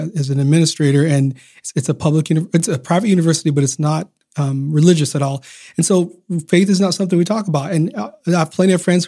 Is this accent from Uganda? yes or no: yes; Uganda; born there; I was raised Christian. I was raised in I was born in Uganda